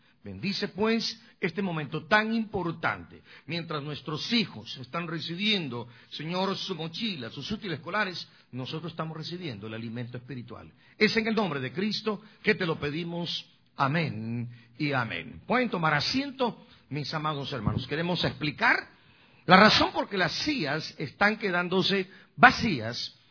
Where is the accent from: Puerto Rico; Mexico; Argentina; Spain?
Mexico; now in United States; hasta los que vivimos aquí que decimos que somos US, somos mexicanos.